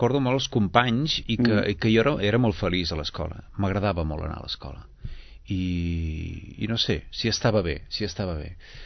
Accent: Sabadell, Catalonia, Spain; born there; Vaig néixer a Sabadell.

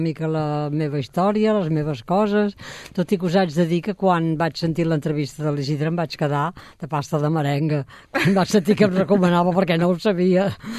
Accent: Sabadell, Catalonia, Spain; born there; Jo vaig néixer a Sabadell, al carrer Papa Pius.

